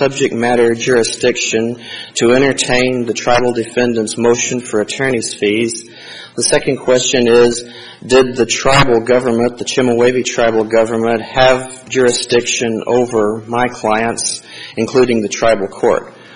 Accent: Arizona, United States; allowing me to appear in my home state.

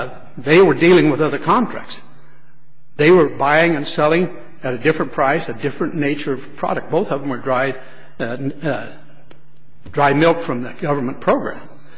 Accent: Weiser, Idaho, United States; I'm from Weezer, Idaho. That's a little town of 5,000.

